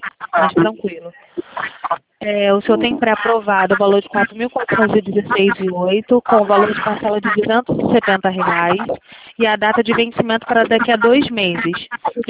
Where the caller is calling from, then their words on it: Rio de Janeiro, Brazil; Falo do Rio de Janeiro